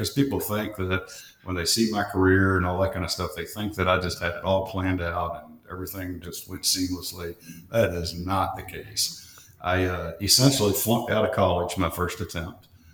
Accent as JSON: {"language": "English", "town": "Louisville", "region": "Kentucky", "country": "United States", "tie": "born or raised there", "said": "I was born and raised right here in where I'm at, Louisville, Kentucky. So I'm back in my hometown. I was number 5 out of 6 kids, so Irish Catholic family"}